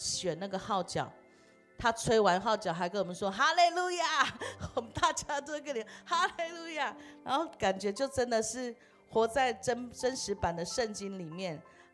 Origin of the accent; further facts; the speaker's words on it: Taiwan; 我从台湾来朝见你